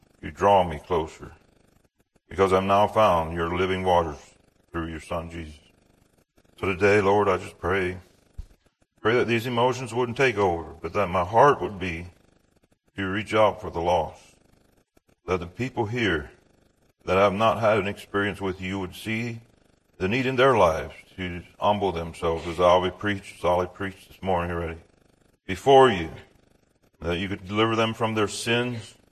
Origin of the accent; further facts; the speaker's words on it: Ephrata, Pennsylvania, United States; born there; So I was born in Pennsylvania. If you look at my birth certificate, it would not be in Mexico like Ephraim's and his wife. It would be in Ephrata, Pennsylvania.